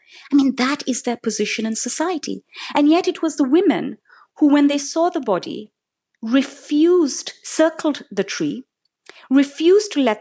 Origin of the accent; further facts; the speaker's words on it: Delhi, India; young women like myself growing up in Delhi